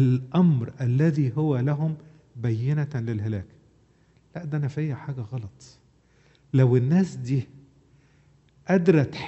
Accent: Upper Egypt, Egypt; عندنا في الصعيد in upper Egypt في كلمة دايما يقولوها

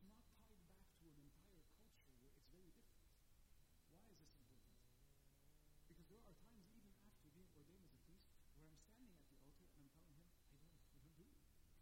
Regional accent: Canada; I grew up in Canada. So I hear stories of the motherland, but I didn't grow up in that realm.

